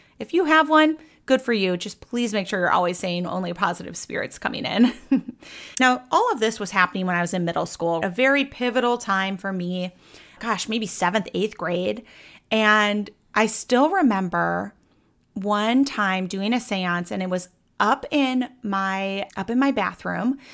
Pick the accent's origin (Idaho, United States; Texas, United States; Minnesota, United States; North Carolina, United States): Minnesota, United States; St. Paul; So I grew up in St. Paul, Minnesota. That's why I'm so nice.